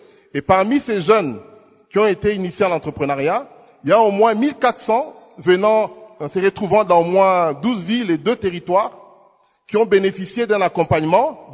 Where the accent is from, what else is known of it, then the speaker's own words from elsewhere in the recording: DR Congo; même ici chez nous en RDC